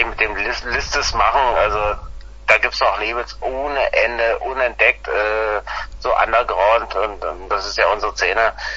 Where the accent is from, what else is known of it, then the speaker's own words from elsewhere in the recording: East Germany, Germany; Ich komme zwar aus dem Osten, aber.